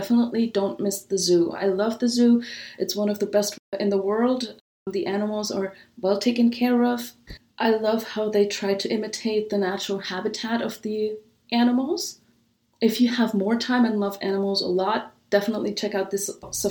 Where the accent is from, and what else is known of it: Germany; moved away as an adult; now in San Diego, United States